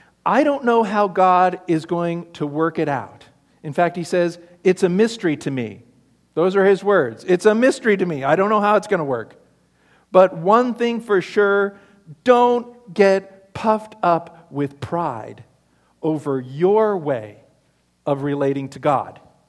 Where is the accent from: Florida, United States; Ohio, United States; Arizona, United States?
Arizona, United States; Phoenix; When I was growing up in Phoenix, part of my confirmation class at Central United Methodist was going to Temple Beth Israel, back when it was on Osborne Road and about 10th Avenue.